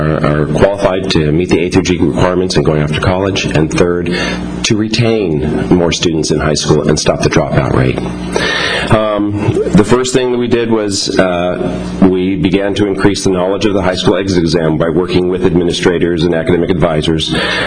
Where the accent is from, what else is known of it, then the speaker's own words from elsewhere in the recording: Dana Point, California, United States; I'm from Dana Point, and I work at San Clemente High School as a counselor